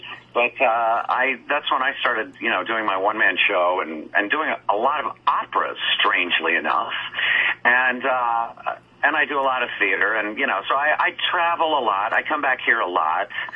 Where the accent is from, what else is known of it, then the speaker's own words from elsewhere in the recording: New York, United States; now in Hollywood, United States; I am in the West Coast now, and I am still a New Yorker at heart.